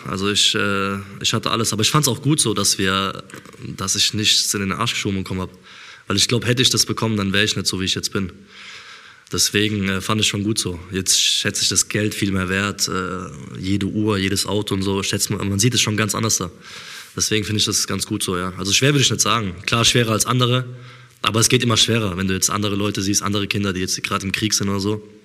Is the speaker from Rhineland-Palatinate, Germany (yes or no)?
yes; Ludwigshafen, Rhineland-Palatinate, Germany; also born or lived in Mannheim; In Ludwigshafen, aufgewachsen, geboren. In Ludwigshafen aufgewachsen und in Mannheim halt, ja.